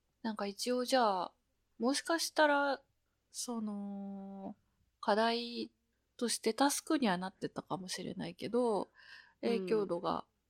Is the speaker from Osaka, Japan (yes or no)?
yes; Osaka, Japan; 地元大阪の黒門市場っていうところにある、